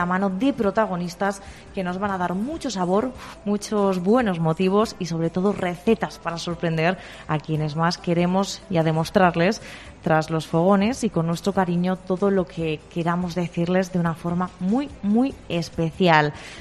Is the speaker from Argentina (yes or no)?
no; Castilla-La Mancha, Spain; Además, como buenos manchegos, nos encanta el queso y el vino